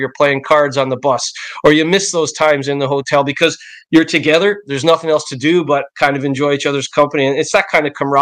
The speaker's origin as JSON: {"language": "English", "region": "Newfoundland and Labrador", "country": "Canada", "tie": "born or raised there", "said": "I grew up in Newfoundland, and so we'd be cheering for the Bruins, even though we were Canadian."}